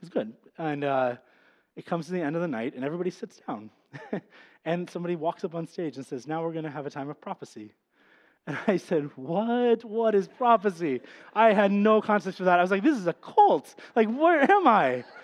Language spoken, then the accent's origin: English; Iowa, United States; I told him my name and that I was from Iowa, and that's it. Like, so now there's at least one person who knows … I'm from Iowa